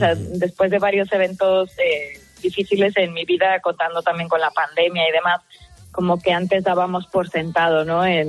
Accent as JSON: {"language": "Spanish", "town": "Las Rozas", "region": "Community of Madrid", "country": "Spain", "tie": "born or raised there", "said": "agarré la guitarra y empecé tocando por los parques de mi pueblo, ahí en Las Rozas."}